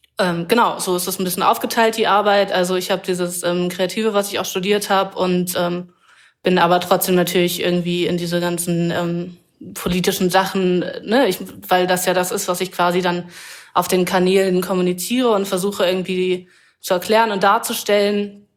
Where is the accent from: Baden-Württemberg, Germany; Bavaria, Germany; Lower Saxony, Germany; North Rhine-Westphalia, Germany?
Lower Saxony, Germany; ich bin zum Teil im Wendland aufgewachsen. Das sagt vielleicht einigen was, weil das da ist, wo Gorleben ist